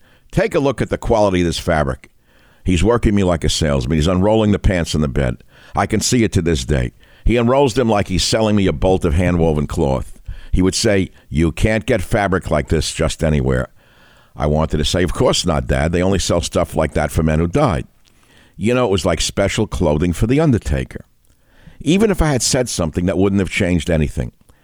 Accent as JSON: {"language": "English", "town": "Bronx", "region": "New York", "country": "United States", "tie": "born or raised there", "said": "growing up in the Bronx as I did, I was the man-child in the promised land."}